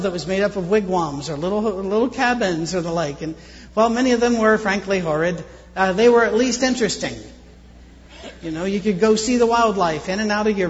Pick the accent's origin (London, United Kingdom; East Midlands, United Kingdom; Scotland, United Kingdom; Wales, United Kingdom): Scotland, United Kingdom; Even though I'm a cynic because I'm Scottish